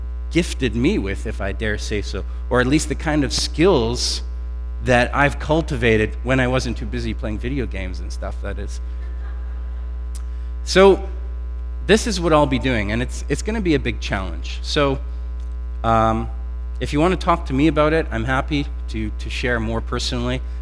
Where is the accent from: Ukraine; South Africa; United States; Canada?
Canada; I'm a Canadian, my blood is pretty thick, so I don't mind when it's a bit chilly